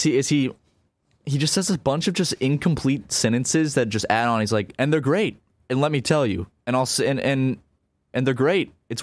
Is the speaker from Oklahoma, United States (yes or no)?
no; South Carolina, United States; Yeah, but dude, I just, well, you know, we grew up in South Carolina.